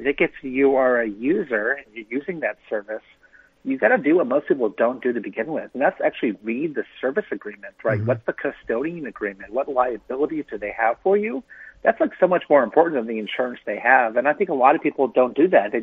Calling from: Newtown, Connecticut, United States; I'm calling in from Connecticut, and this is the first time that I've called in.

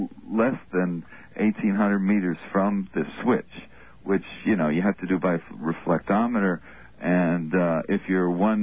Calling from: New York City, New York, United States; New York City.

